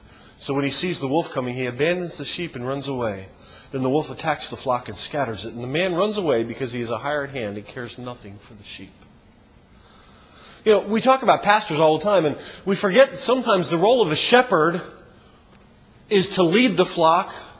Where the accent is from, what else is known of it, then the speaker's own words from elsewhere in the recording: Baltimore, Maryland, United States; Well, I grew up in Baltimore, and I know what that's like.